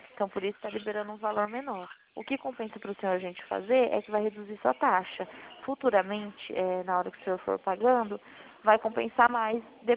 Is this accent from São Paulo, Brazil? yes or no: yes; Dracena, São Paulo, Brazil; Não, eu sou de Dracena, do estado de São Paulo.